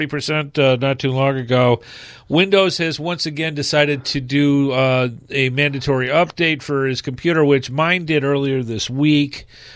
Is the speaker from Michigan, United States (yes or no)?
yes; Michigan, United States; Yeah, well, I'm from Michigan, so we have the Lions.